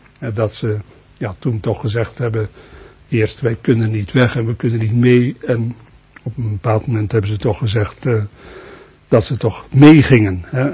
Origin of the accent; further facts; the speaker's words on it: Katwijk aan Zee, South Holland, Netherlands; Ik kom van Katwijk, oorspronkelijk Katwijk aan Zee.